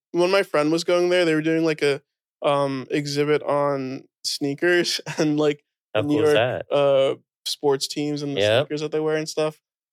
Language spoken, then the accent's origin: English; New York, United States; I've lived in New York or around New York my whole life.